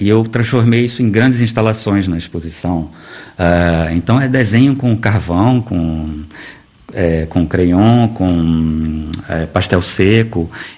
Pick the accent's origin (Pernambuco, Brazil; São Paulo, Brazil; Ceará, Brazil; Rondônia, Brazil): Pernambuco, Brazil; Recife; also born or lived in Manaus / Rio de Janeiro; Bom, eu sou nascido em Manaus, mas por uma contingência, porque minha família é pernambucana. Então, meus pais estavam estudando ecologia nos anos 70, quando eu nasci lá. E depois me mudei para Recife, morei também no Rio de Janeiro.